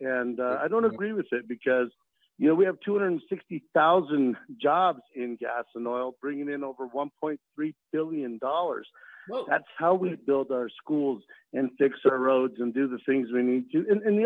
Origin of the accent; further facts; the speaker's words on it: Arvada, Colorado, United States; I was born and raised right here in Colorado. I grew up in Arvada, went to Arvada High School.